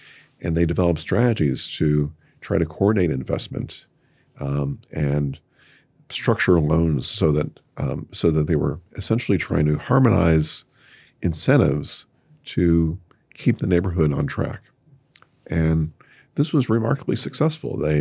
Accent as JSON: {"language": "English", "region": "Indiana", "country": "United States", "tie": "born or raised there", "said": "Well, I mostly grew up in Northwest Indiana. Lake County, Indiana is sort of a suburb of Chicago, but the area I grew up in was pretty rural. And it was entirely white."}